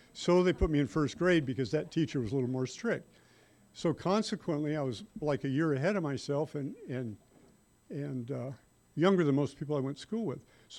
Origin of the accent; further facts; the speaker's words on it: Visalia, California, United States; I was born, I was raised in the Central Valley between Fresno and Bakersfield, small town called Visalia.